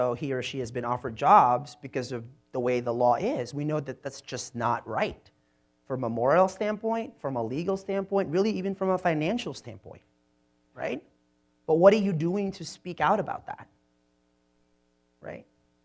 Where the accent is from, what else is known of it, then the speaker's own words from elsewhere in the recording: Philippines; As you can imagine, it's a little confusing for people. It's called being Filipino.